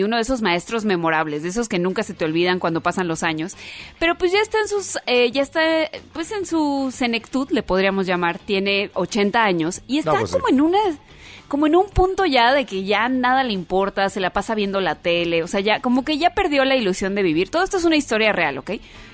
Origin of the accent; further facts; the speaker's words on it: Mexico; born there; yo que nací en México